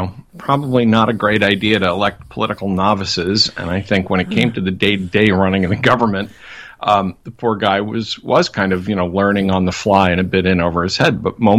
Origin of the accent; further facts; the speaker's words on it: United States; it's almost physically painful to say that as an American